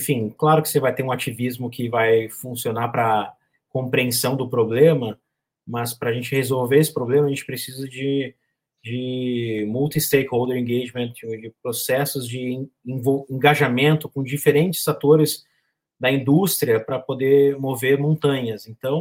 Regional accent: Brazil; a gente, como brasileiros, precisamos valorizar isso

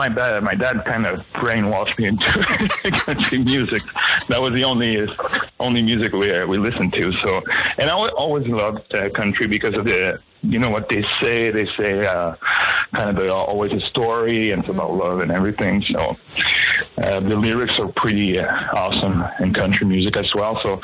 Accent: Ottawa, Ontario, Canada; Oh, okay. It's not that far. I'm from Ottawa, so.

